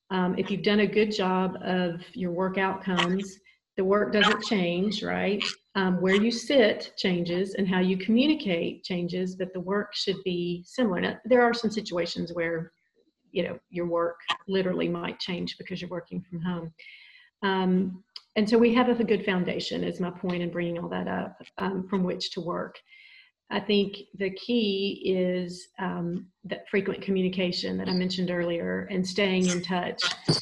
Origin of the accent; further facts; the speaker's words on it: Nashville, Tennessee, United States; And even growing up in Nashville, when I told my parents I wanted to go to Tennessee Tech, of course they were thrilled because it was an in-state school